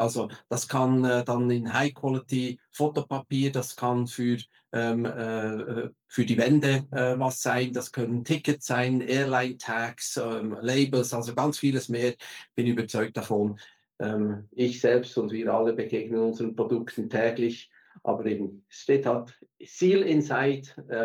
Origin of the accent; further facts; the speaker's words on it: Switzerland; accent: Swiss German; Mein Schweizer Dialekt, den kriege ich nicht weg. Also ich arbeite, lebe, wohne in der Schweiz